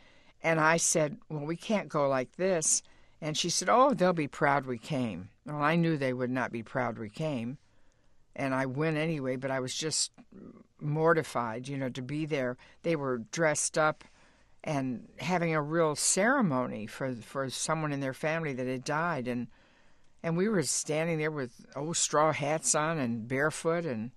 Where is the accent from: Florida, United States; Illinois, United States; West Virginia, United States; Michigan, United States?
Michigan, United States; Detroit; also born or lived in Kentucky; I came from Detroit, and I had one foot in urban Detroit and one foot in rural Kentucky, and it was a bit of a culture shock